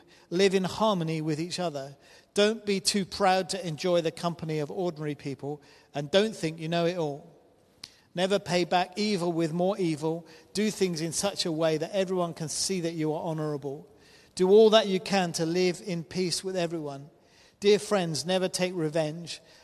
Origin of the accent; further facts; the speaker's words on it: United Kingdom; It seems really odd and strange to us as British people, but that's their culture.